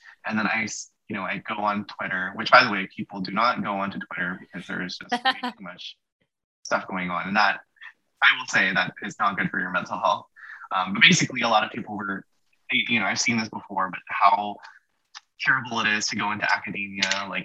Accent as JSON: {"language": "English", "country": "Philippines", "moved": "as an adult", "said": "Yes, we immigrated from the Philippines when I was 30. So I'm also an immigrant too."}